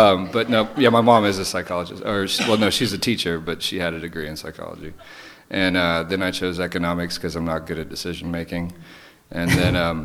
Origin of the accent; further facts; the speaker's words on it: Katy, Texas, United States; also born or lived in New Jersey; Houston, or Katy, Texas.